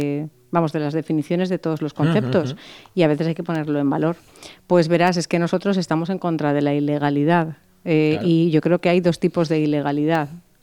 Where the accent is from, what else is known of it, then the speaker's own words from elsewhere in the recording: Valencian Community, Spain; soy de la Comunidad Valenciana